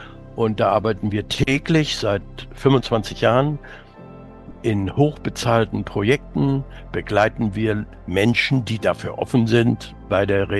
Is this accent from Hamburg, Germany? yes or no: yes; Hamburg, Germany; born there; ich bin in Hamburg geboren.